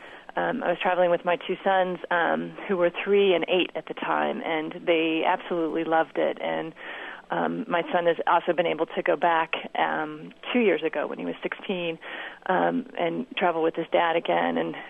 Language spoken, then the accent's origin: English; United States; my experience as an American woman that was about 2 feet taller than everybody else that were there was very, very positive.